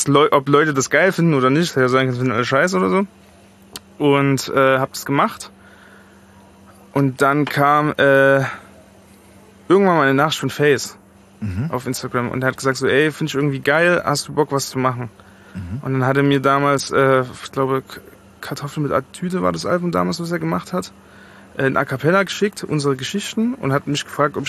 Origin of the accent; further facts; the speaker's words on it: East Germany, Germany; now in Frankfurt, Germany; ich meine, ne, ich komme aus dem Osten, mhm, für mich waren die Preise einfach so unvorstellbar